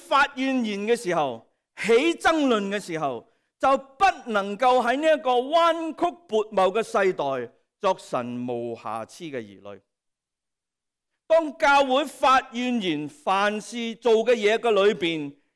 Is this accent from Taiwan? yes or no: no; Hong Kong; 我们香港人说什么在这里有声的